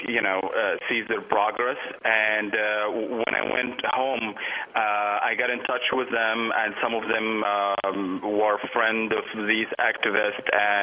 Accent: Egypt; moved away as an adult; now in United States; Yeah, I'm originally from Egypt. I actually moved to the U.S. 11 years ago.

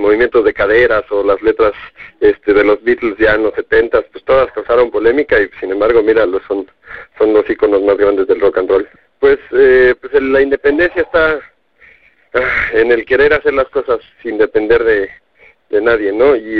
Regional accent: Chiapas, Mexico; te diré que aquí en Chiapas, bueno, no lo habíamos comentado yo, y toda la banda somos de Chiapas.

